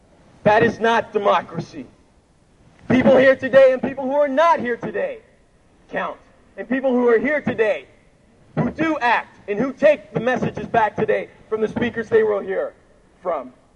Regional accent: United States; I'm an organizer. I'm an American. I'm a citizen.

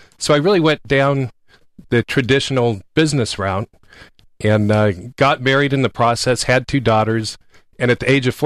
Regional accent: Los Gatos, California, United States; I grew up in Los Gatos, which is just down the road from Stanford

